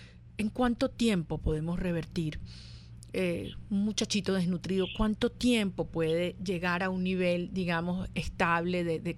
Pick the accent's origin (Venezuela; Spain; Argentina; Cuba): Venezuela; quiero agradecerte de verdad como venezolana y como mamá venezolana